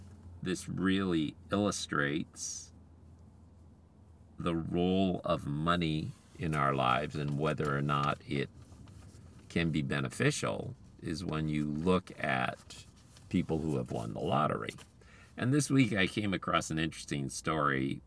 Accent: Philippines; having had the great privilege of growing up in the Philippines

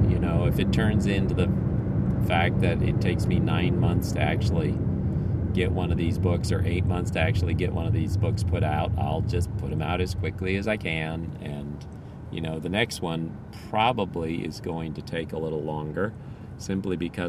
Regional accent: Philippines; now in United States; I grew up in the Philippines, and in the Philippines, while it wasn't rampant, they certainly did have arranged marriages.

